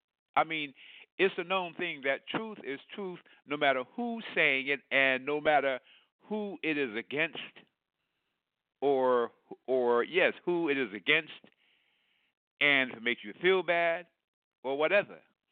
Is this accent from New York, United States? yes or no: yes; New York, United States; I'm a New Yorker. No way in heaven or hell or what's in between would I vote for Hillary Clinton